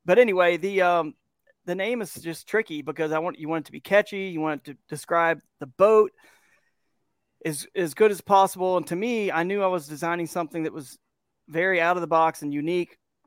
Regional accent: Georgia, United States; growing up in Georgia there where I did.

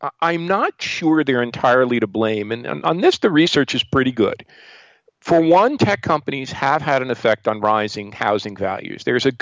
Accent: Newark, New Jersey, United States; As a kid from Newark, growing up in Newark, seeing my city devastated, witnessing the race riots

